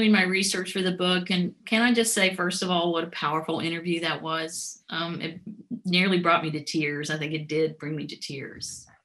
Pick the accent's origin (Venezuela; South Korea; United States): United States; North Carolina; I grew up in North Carolina.